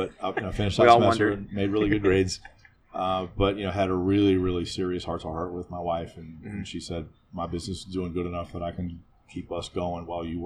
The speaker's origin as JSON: {"language": "English", "town": "New Orleans", "region": "Louisiana", "country": "United States", "tie": "born or raised there", "said": "So, you know, I'm from New Orleans. I'm born and raised on a steady diet of Tabasco."}